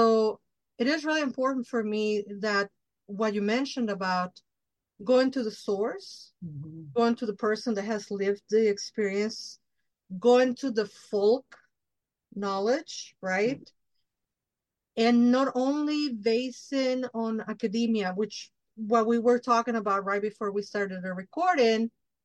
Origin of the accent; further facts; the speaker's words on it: Mexico; And I happen to be Mexican from Mexico. I'm not Mexican American. I'm Mexican from Mexico. I grew up in Mexico.